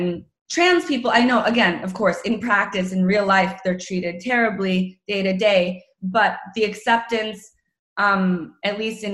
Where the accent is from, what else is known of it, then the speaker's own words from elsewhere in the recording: North Carolina, United States; I'm Croatian, but I grew up in North Carolina.